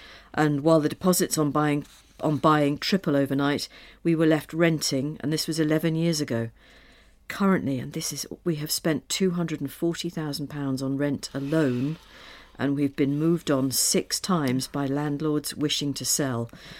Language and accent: English; Liverpool, North West England, United Kingdom; I should say I'm not from London. I'm from Liverpool.